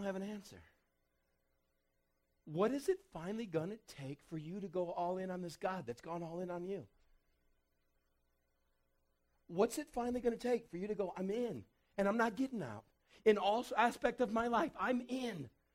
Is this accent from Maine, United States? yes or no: no; Texas, United States; We grew up in West Texas where you were like in a drought your entire life. And we grew up 20 miles outside the city of El Paso, far, far West Texas.